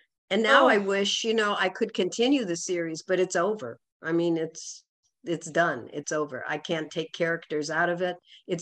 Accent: Midwest, United States; accent: Midwestern nasal twang; I know I'm from the Midwest originally, and they always say we Midwesterners have a nasal twang

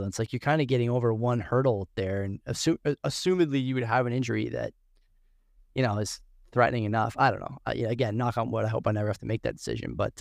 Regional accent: Canada; And it's sad to see, man, as a Canadian.

